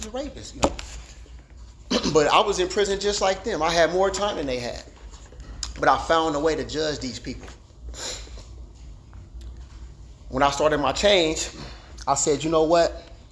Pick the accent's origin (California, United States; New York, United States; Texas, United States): California, United States; Los Angeles; I grew up in South Central LA on the South Side. And so that's all I knew.